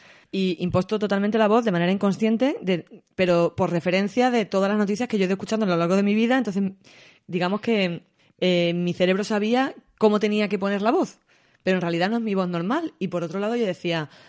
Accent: Andalusia, Spain; accent: Andalusian; Acento neutro significa que mi acento andaluz, porque está marcado, lo tengo que quitar. Pero luego también, inconscientemente, a mí se me va mucho el acento andaluz

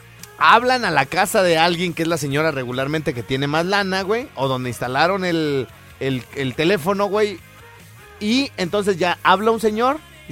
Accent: Jalisco, Mexico; Y que soy allá de Jalisco y ni sabes, güey, las costumbres.

